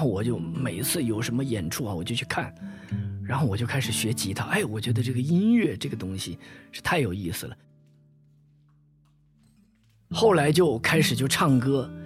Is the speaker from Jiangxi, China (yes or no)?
yes; Nanchang, Jiangxi, China; 那我就是从小在这儿长大的，2-3岁就开始看话剧